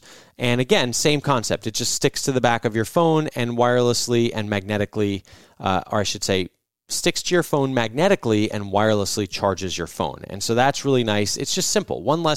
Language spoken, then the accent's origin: English; New Jersey, United States; because I'm from New Jersey. I love my home state.